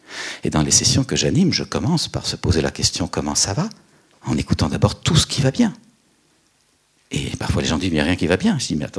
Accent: Belgium; Moi, je viens de Belgique, je n'ai pas eu le moindre attentat, pas de champ de mine.

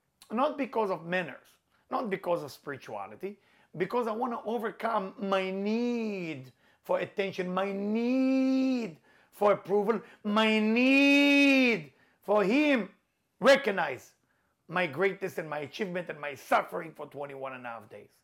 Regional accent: Israel; English is a second language; now in New York, United States; As you can see my accent, you can hear my accent, I'm Israeli. When I moved to the United States, I moved to New York.

